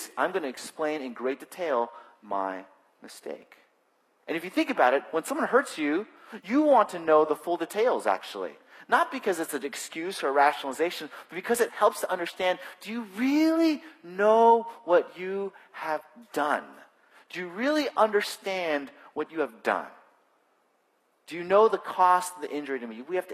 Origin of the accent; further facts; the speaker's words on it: California, United States; I grew up in California, where our illegal driving patterns are high speed. I now live in New England